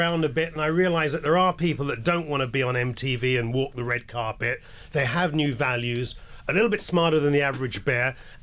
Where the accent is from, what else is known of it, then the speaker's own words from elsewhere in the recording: London, United Kingdom; actually, I was born and bred in the London, UK.